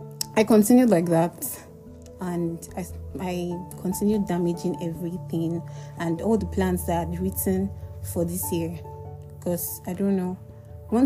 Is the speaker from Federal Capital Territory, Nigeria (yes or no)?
no; Anambra, Nigeria; Okay, I'm from Anambra State.